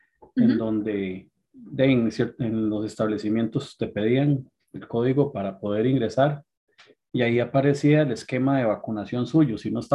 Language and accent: Spanish; Heredia, Costa Rica; born there; 28 de octubre de 1977, nací en Heredia, Costa Rica.